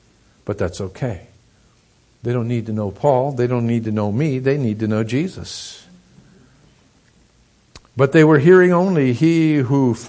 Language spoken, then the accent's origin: English; New England, United States; I'm from New England. Don't hold that against me. Can any good thing come out of New England?